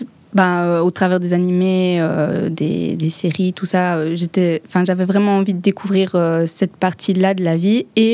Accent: Belgium; now in Japan; Oui, je viens de Belgique.

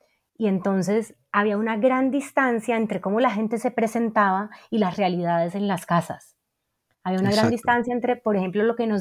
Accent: Cali, Valle del Cauca, Colombia; yo crecí en Cali, y Cali es una ciudad atravesada por un río con piedras que no ha sido canalizado

